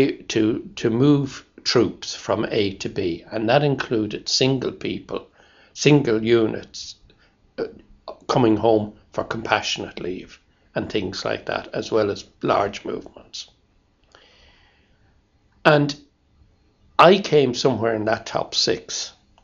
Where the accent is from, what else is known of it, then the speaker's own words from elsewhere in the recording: Ireland; moved away; Because I came from the Republic of Ireland. I was going to be harder to check than a guy coming from the middle of England.